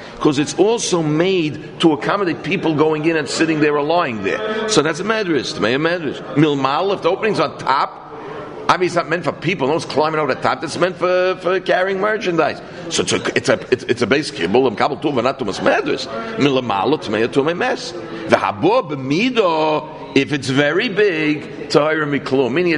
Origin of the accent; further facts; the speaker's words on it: Bronx, New York, United States; born there; I'm a natural born English speaker. Please don't get me wrong. I was born in the Bronx. That's all I spoke. Either Spanish or English.